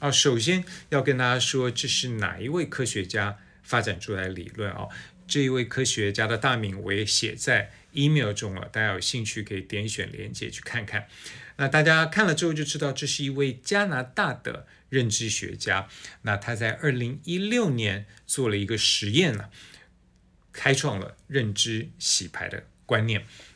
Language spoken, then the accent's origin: Chinese; Taipei, Taiwan; 我小时候住在台北市的新东街。